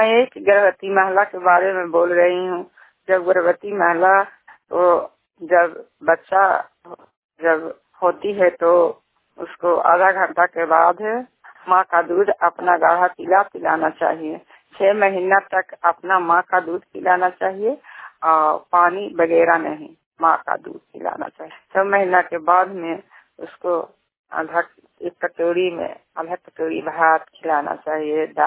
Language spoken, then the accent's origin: Hindi; Chhattisgarh, India; छत्तीसगढ़ से रहने वाले हैं, थाना हिलसा जेतानंद के निवासी हूँ।